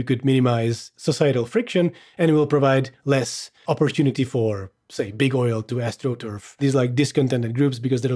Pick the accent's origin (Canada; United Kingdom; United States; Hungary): Hungary; English is a second language; I am Hungarian, if anyone's wondering. I grew up in Hungary.